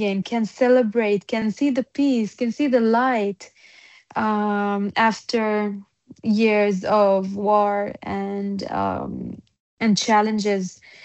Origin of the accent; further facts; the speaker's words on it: Nazareth, Northern District, Israel; English is a second language; So I grew up in Nazareth. I was born in Nazareth as well.